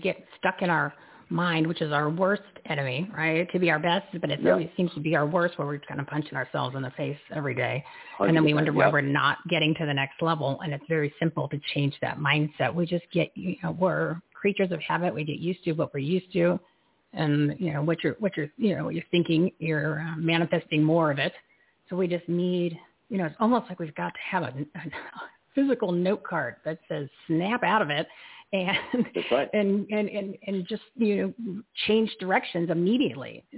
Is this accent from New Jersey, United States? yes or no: yes; New Jersey, United States; I'm from New Jersey, so I was like, oh, he's one of me. He's one of my peeps from the tri-state area.